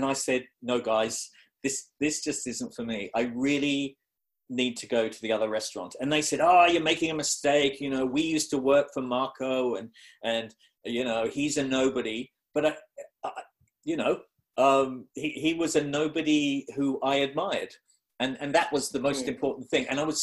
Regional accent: Melbourne, Victoria, Australia; Where I grew up in Australia was the outer suburbs of the city of Melbourne. And my parents grew apples and oranges and lemons and all sorts of carrots and cabbages and things.

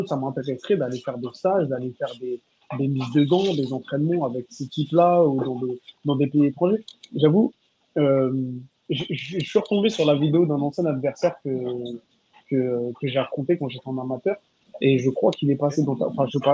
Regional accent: France; Ils refusent de m'affronter parce que je suis un Français

